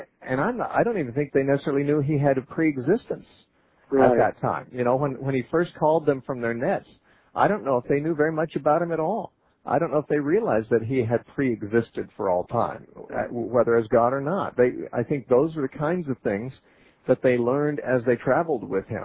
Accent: Santa Cruz, California, United States; All right, we're going to talk next to James, who's calling us from Santa Cruz, California, my hometown.

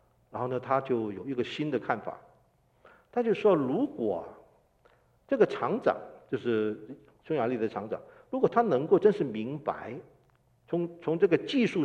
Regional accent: United States; 那就是我们美国人了，是不是？

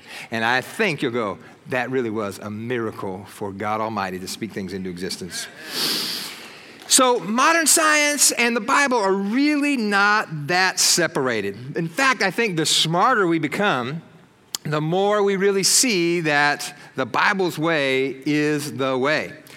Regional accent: Bakersfield, California, United States; born there; I was born in Bakersfield. I have that accent.

